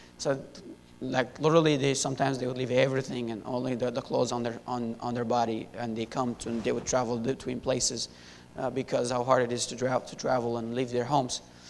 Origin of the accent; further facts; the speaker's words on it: Syria; English is a second language; moved away as an adult; now in United States; I was born and raised in Syria. Lived there for 19 years, and then came to the States in 2012.